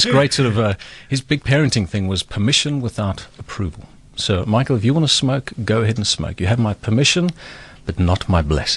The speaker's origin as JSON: {"language": "English", "town": "Pretoria", "region": "Gauteng", "country": "South Africa", "tie": "born or raised there", "said": "Pretoria."}